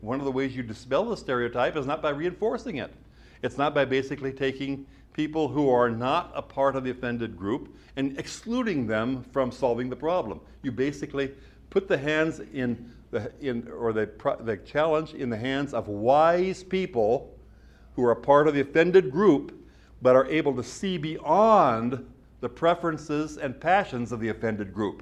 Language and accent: English; Midwest, United States; As I've said before, where I grew up in the Midwest, there were two types of people. There were Norwegians and those who should have been Norwegians.